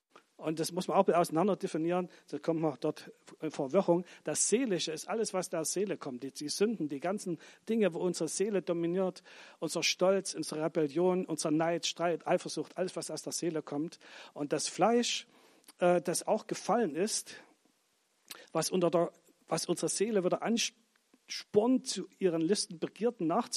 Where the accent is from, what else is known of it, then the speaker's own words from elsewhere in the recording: Germany; Ich bin in der DDR aufgewachsen.